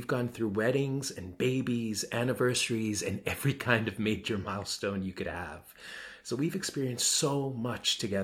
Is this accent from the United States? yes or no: yes; New York, United States; I'm a New Yorker. I was here when everything happened.